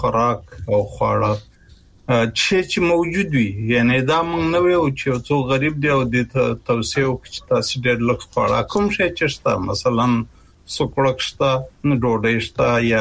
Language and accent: Pashto; Kunar, Afghanistan; زمونږ په محیط کې چې زه په کنړ کې لوی شوم